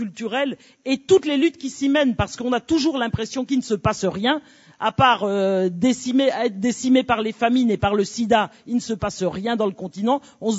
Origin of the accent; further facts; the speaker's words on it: Cameroon; chez nous au Cameroun